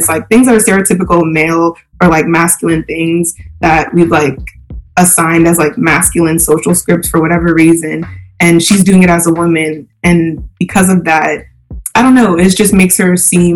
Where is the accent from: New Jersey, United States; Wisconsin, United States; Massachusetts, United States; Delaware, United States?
Delaware, United States; Dover; so like I'm from Dover, Delaware.